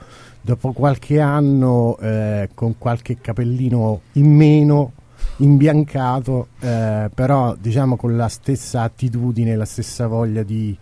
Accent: Palestrina, Lazio, Italy; la nostra piccola cittadina. Tra l'altro non siamo tutti di Palestrina

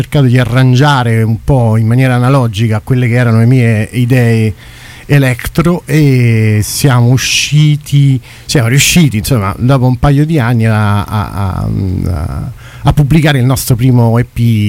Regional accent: Palestrina, Lazio, Italy; Tra l'altro non siamo tutti di Palestrina

